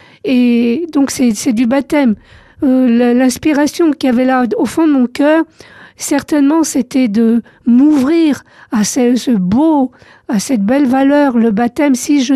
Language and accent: French; France; Je suis arrivée en France, j'avais deux, trois mois. Donc j'ai grandi en France.